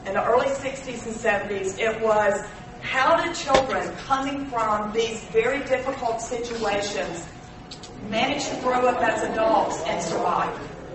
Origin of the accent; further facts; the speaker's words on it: Mississippi, United States; We're from Mississippi. Katrina hit us 10 years ago. Hit us hard. We were the epicenter.